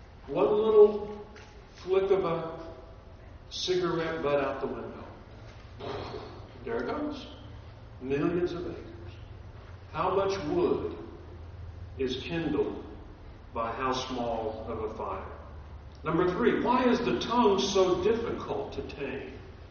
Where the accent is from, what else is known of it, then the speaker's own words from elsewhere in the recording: California, United States; I was raised in Southern California. It's basically, Southern California is basically just an extended desert.